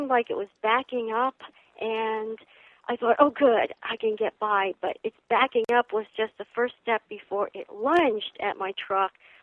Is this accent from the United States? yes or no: yes; Northeast, United States; at least for a northerner. I grew up in the Northeast, and here I was in the swamps of Georgia